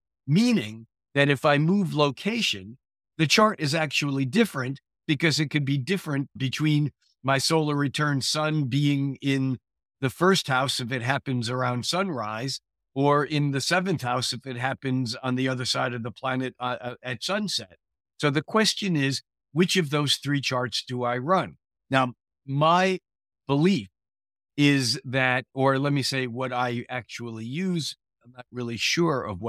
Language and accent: English; Bronx, New York, United States; born there; now in Redmond, United States; I was born in the Bronx, New York. Do I run my solar return chart for the Bronx? Or do I run my solar return chart for Redmond, Washington, outside of Redmond, which is where I live?